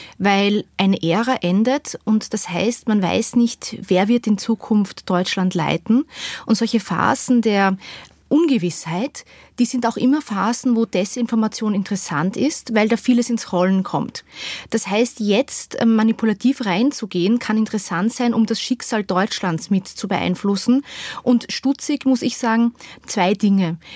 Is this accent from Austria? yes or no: yes; Austria; Ich muss Ihnen sagen, ich bin Österreicherin